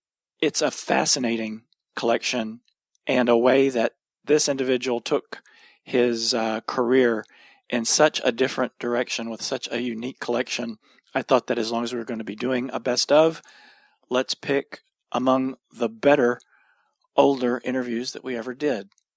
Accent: Texas, United States; when I was growing up in Texas, I worked at a grocery store

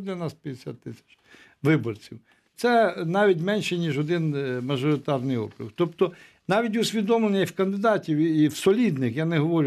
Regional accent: Kyiv Oblast, Ukraine; з Київщини, я теж з Київщини

